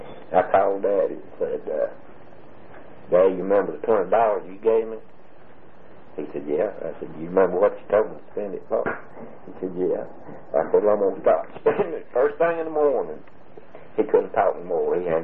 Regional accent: Southern United States, United States; accent: Southern; I told him that the pastor's going to light when he hears my southern accent.

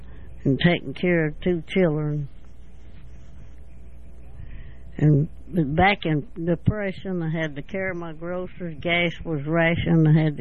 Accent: Alabama, United States; Well, I was born in Cleburne County. I went to Hightower School. My daddy was a farmer, and I farmed till I was 18 years old.

